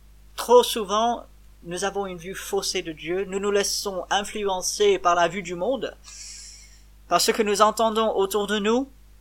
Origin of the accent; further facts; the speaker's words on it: France; en tant que Français, ici en France